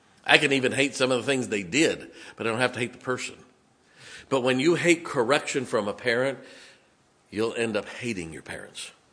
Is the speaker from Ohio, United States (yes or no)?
yes; Ohio, United States; when I grew up in Ohio, there's two things that you learned in Ohio.